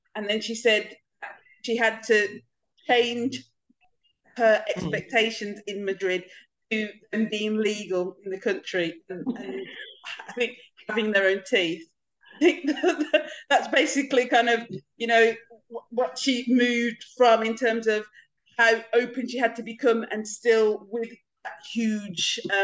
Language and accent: English; Birmingham, West Midlands, United Kingdom; I'm from Birmingham and kind of London is a special place in the UK